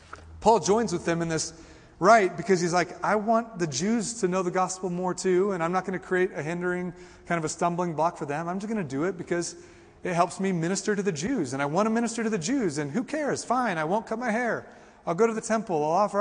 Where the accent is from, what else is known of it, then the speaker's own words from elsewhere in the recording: Kansas City, Missouri, United States; now in Colorado, United States; When I moved to Colorado, I grew up in Kansas City. My family was season ticket holders to the Kansas City Chiefs.